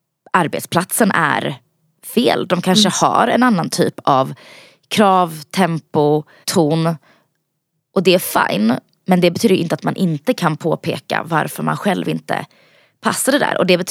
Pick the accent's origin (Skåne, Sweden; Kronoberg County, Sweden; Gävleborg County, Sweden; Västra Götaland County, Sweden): Kronoberg County, Sweden; Växjö; also born or lived in Bosnia and Herzegovina; Jag är ju från Växjö, eller uppvuxen i Växjö. Jag är från Bosnien.